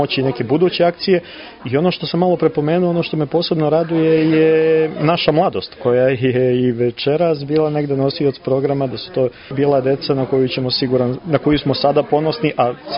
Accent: Kosovo; also born or lived in Central Serbia; now in Montenegro; ja sam rođen u centralnoj Srbiji, odrastao na Kosmetu, posljednjih skoro 20 godina živim u Crnoj Gori, a poreklom sam iz Crne Gore.

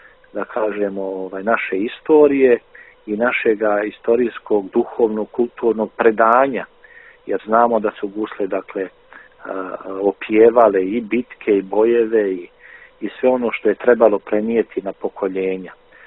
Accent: Republika Srpska, Bosnia & Herzegovina; Ja sam došao iz Republike Srpske, iz Bosne, dakle, koja je također i u svojoj tradiciji ima gusle

